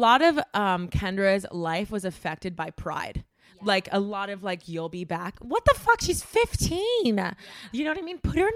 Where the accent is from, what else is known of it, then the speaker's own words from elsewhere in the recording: Miami, Florida, United States; Let me tell you, I'm from Miami.